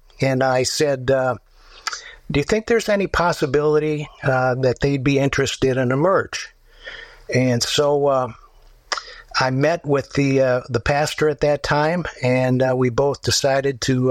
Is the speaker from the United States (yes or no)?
yes; Milwaukee, Wisconsin, United States; I grew up in Milwaukee, Wisconsin.